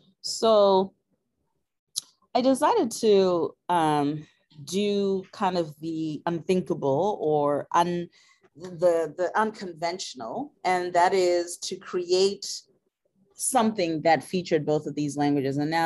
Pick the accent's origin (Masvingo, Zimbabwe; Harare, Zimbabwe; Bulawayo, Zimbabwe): Harare, Zimbabwe; But growing up in Harare, we did not get taught Ndebele in school, and there was just no avenue to learn, you know.